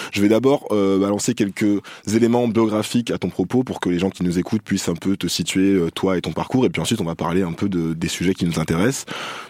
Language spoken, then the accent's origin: French; Le Moule, Guadeloupe, France; D'accord, nous, les Moulacs, on est du Moule, mais on est basé à Goya.